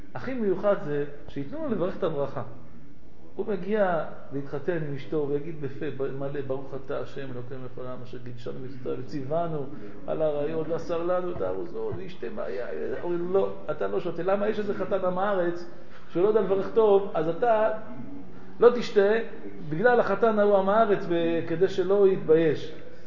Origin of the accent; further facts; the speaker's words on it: Morocco; אני מרוקאי.